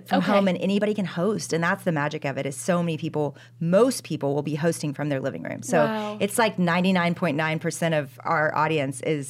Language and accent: English; Dallas, Texas, United States; So I am from Dallas, Texas.